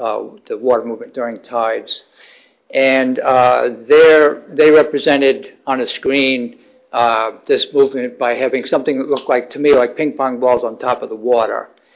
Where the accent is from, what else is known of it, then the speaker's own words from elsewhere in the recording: Belfast, Maine, United States; I'm from Belfast.